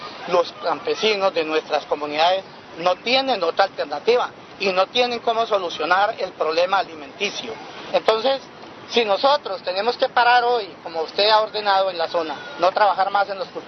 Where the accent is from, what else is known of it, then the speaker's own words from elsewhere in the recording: Colombia; nosotros como campesinos y como colombianos no existimos para el Estado